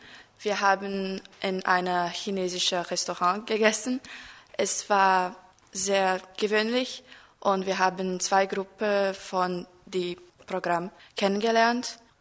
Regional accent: Brazil; German is a second language; ich komme aus Brasilien und ich wohne in Rio de Janeiro. Ich bin 1997 geboren

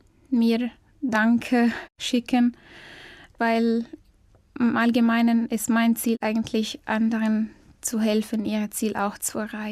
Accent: Cairo, Cairo Governorate, Egypt; German is a second language; Ich komme aus Ägypten, aus Kairo. Ich unterrichte Deutsch als Fremdsprache am Goethe-Institut Kairo. Bin im Jahr 1990 geboren.

